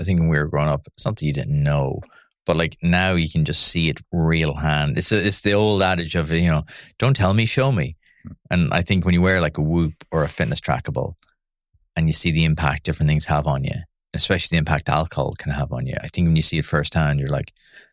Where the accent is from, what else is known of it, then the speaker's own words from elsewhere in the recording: Munster, Ireland; Like, I grew up in Tip. It's a very traditional community.